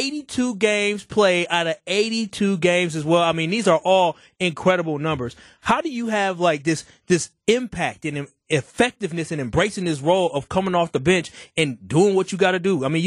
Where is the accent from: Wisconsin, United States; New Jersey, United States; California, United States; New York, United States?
Wisconsin, United States; Milwaukee; I mean, Bobby, I'm born and raised in Milwaukee